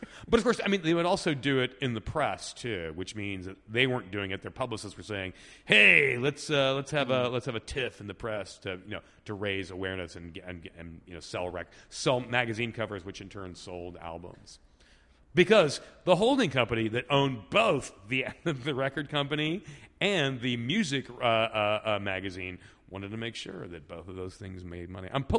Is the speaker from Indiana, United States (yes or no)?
yes; Indiana, United States; So when I was growing up in Indiana, there was...